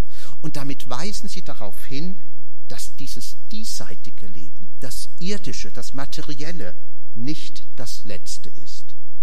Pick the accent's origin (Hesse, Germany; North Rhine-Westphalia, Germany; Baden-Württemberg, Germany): Hesse, Germany; Wiesbaden; Hier in Bad Schwalbach gibt es ja Kirchtürme. Oder in Wiesbaden, wo ich herkomme